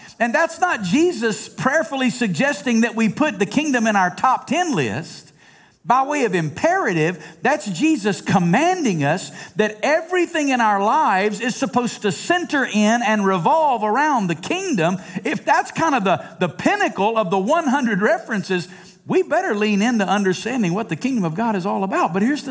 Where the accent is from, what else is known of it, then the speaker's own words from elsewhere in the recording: Alabama, United States; Because I'm originally from Alabama. When you're from Alabama, it's like being from South Carolina.